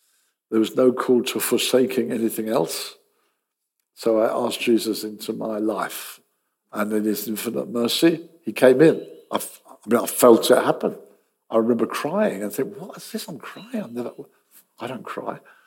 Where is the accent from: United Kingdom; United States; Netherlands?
United Kingdom; England; I'm English, so I'm a Christian, aren't I?